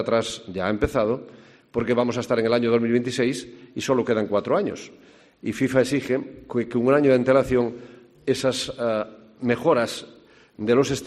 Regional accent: Galicia, Spain; pero yo espero, como gallego de bien, pues que podamos tener, quizá no una, posiblemente dos.

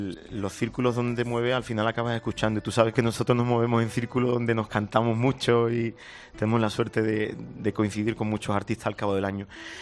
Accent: Andalusia, Spain; y yo como andaluz pues siempre me identifiqué con ellos

